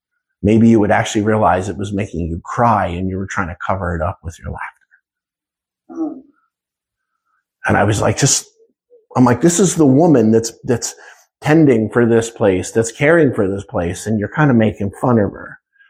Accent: New Jersey, United States; maybe it's because I'm from New Jersey.

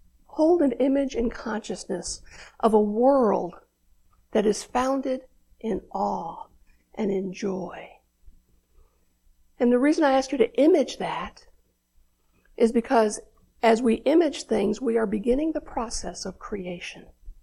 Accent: Tennessee, United States; born there; And I was born in the South, even though I've lived in other places, but I was born in East Tennessee, the foothills of the Smokies.

